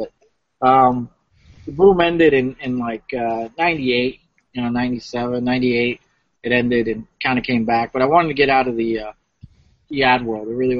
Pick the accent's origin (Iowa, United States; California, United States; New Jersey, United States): New Jersey, United States; Princeton; But I grew up in the Northeast, in Princeton, New Jersey